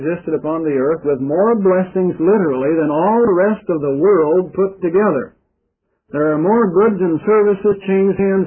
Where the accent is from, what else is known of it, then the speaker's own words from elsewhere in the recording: Minnesota, United States; we're from Minnesota, you know, originally we came down here. And we were still living in Minnesota